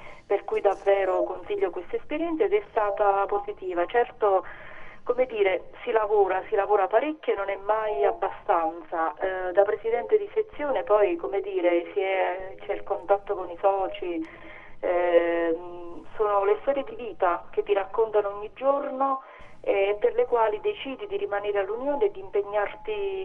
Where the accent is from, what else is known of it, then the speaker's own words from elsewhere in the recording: Potenza, Basilicata, Italy; born there; sono nata a Potenza il 4 febbraio del 68.